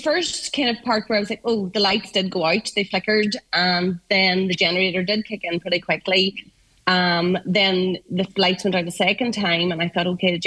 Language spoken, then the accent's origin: English; Ulster, Ireland; So Sunday was my day to do a date day, so I decided that because we're from Donegal, we always explore Donegal